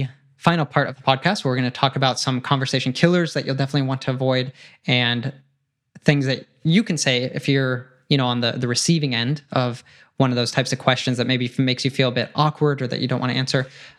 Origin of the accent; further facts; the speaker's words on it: Brazil; I'm from Brazil, and like something really special that you have to try if you come here is eating açaí.